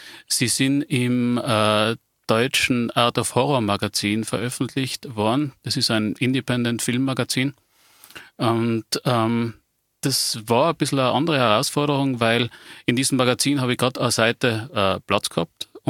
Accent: Tyrol, Austria; also ich bin immer in Nordtirol aufgewachsen und in Innsbruck, also in der Umgebung von Innsbruck.

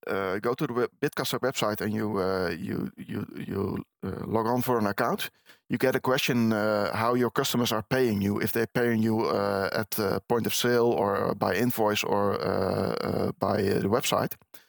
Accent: Arnhem, Gelderland, Netherlands; But that's just my hometown where I live. But outside of Arnhem

